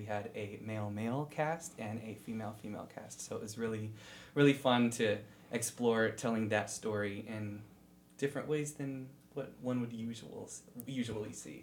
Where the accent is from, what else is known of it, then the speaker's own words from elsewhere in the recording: Crete, Illinois, United States; I'm from Crete, Illinois. It's a south suburb of Chicago.